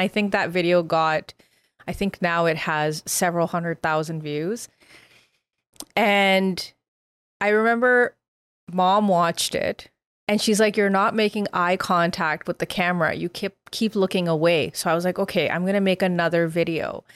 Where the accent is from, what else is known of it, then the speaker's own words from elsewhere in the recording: Canada; now in Australia; I moved to Cardiff to pursue my master's degree, which I didn't complete. And I went back to Ottawa, then I moved to Australia. And it was a lot of things that I went through as a Canadian, who's also obviously Indian.